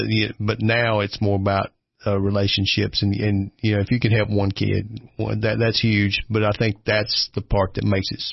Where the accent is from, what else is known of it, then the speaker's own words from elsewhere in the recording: Tennessee, United States; Growing up in Overton County, it was kind of quiet.